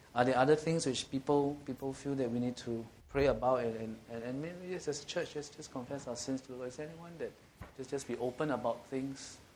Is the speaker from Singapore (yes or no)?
yes; Singapore; And being a Singaporean, working as well as here